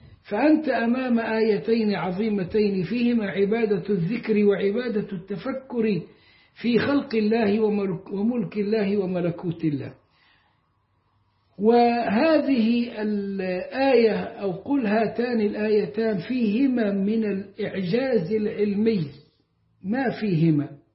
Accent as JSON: {"language": "Arabic", "country": "Egypt", "tie": "born or raised there"}